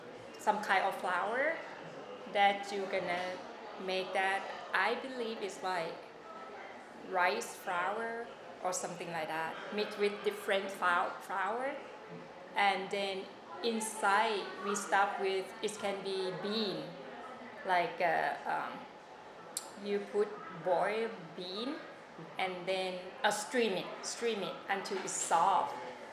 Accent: Bangkok, Thailand; And I'm from Thailand, Bangkok.

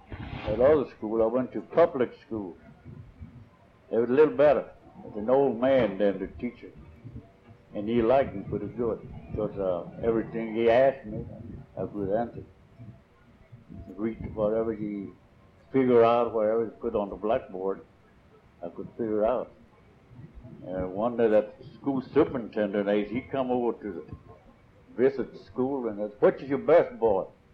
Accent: Castroville, Texas, United States; also born or lived in San Antonio; I was born in San Antonio until I was about 4 years old. And then we moved to Castroville, stayed about 6 years old. Stayed about 6 years.

